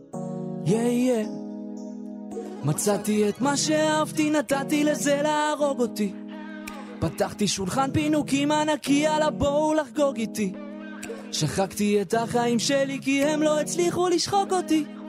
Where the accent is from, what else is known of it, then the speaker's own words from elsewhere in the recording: Northern District, Israel; ואנחנו מקדמים תמיד את הצפון, כי אני בא משם.